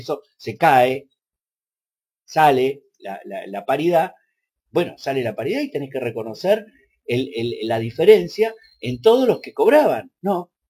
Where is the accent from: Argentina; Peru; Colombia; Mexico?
Argentina; Obviamente yo soy argentino y un esfuerzo por la Argentina lo voy a hacer.